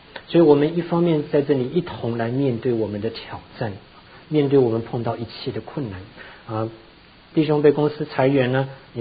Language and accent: Chinese; China; 你知道我们中国人信用卡差不多都还清的哈，那美国人信用卡都欠着债的。